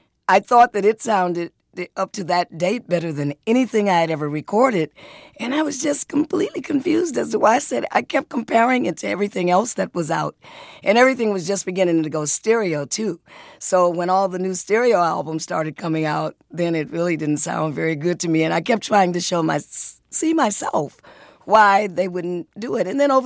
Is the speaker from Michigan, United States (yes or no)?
yes; Detroit, Michigan, United States; But I was from Detroit, and blacks at the time felt that if they were born and raised in the North, were a little bit better than blacks who were born and raised in the South.